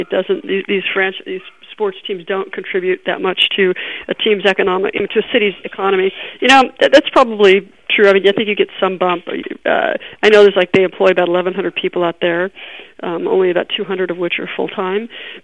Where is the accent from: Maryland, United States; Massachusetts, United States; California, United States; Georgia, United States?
California, United States; Sacramento; And I've been in Europe traveling, and when people say here I'm from Sacramento, it's oh, the Sacramento Kings